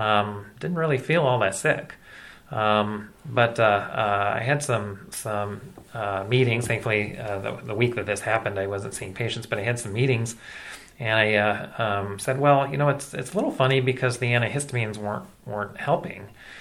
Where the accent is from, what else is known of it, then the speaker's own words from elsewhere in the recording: Des Moines, Iowa, United States; now in Central Illinois, United States; No, so I was actually born and raised in Des Moines, Iowa.